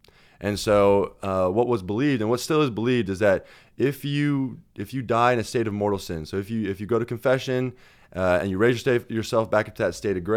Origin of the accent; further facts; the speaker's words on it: Albuquerque, New Mexico, United States; So I grew up in Albuquerque, New Mexico. Grew up there. Had a pretty simple life in Albuquerque.